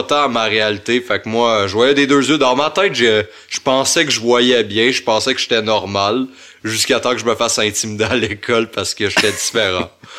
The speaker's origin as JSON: {"language": "French", "town": "Saint-Sauveur", "region": "Quebec", "country": "Canada", "tie": "born or raised there", "also_born_or_lived": "Sainte-Agathe", "said": "J'habitais à Saint-Sauveur dans ce temps-là. J'avais. Tu sais, je suis né à Saint-Agathe, mais j'ai grandi à Saint-Sauveur."}